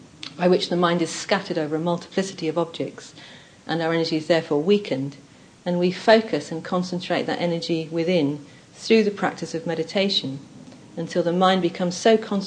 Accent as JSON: {"language": "English", "region": "England", "country": "United Kingdom", "said": "I said, \"No, I'm English.\""}